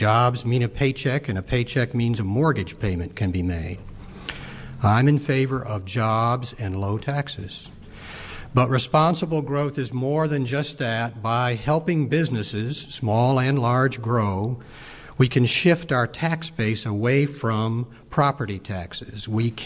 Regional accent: Williamsburg, Virginia, United States; I grew up in Williamsburg, where I developed a desire to someday be elected to government service.

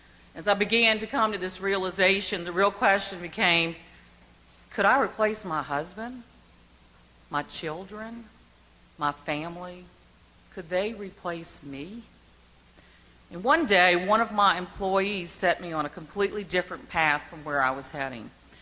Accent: Bay St. Louis, Mississippi, United States; moved away as an adult; also born or lived in Baltimore; I want to raise my children in my hometown, Bay St. Louis, Mississippi.

